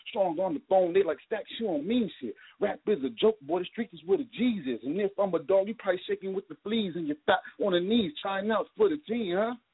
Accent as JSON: {"language": "English", "region": "Minnesota", "country": "United States", "lives_now": "Alabama, United States", "said": "I'm from Minnesota, but I moved down to Alabama just, you know, to try to further my career with this music."}